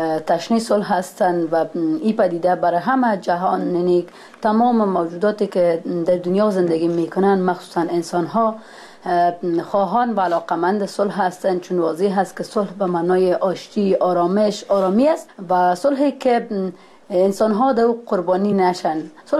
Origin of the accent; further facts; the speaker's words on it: Parwan, Afghanistan; born there; یکی از ولسوالی های پروان یا مشبویم، از دو ولسوالی هستم خوشبختانه، از ولسوالی جبرسراش و ولسوالی سالنگ. فعلاً در ولایت پروان، در مرکز پروان زندگی میکنم و در اینجا به دنیا آمدیم. سال 1370 سال تولد ما هست.